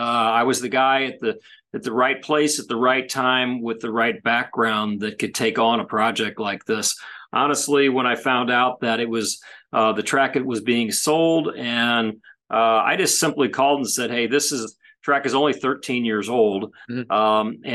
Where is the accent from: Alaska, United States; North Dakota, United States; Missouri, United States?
Missouri, United States; St. Louis; Yes, I'm born and raised in St. Louis.